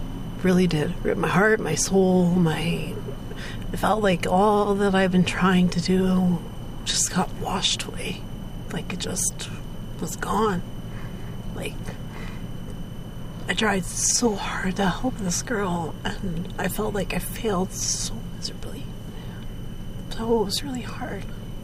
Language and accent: English; Dryden, Ontario, Canada; moved to Dryden. And I don't have to go to Vancouver anymore. I need to help here. I need to help my hometown.